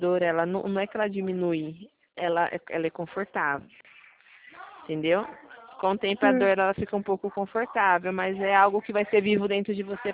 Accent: Presidente Prudente, São Paulo, Brazil; Eu sou de Prudente.

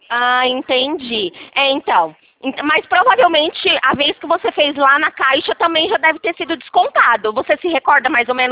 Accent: São Paulo, Brazil; Eu sou aqui de São Paulo.

